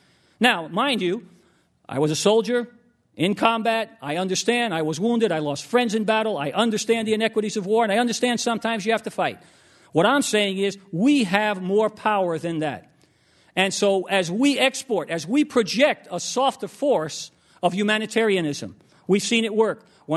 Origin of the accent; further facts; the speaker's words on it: New York City, New York, United States; Some of the worst health disparities in our nation are not in Harlem where I grew up or not in the South Bronx or in East L.A.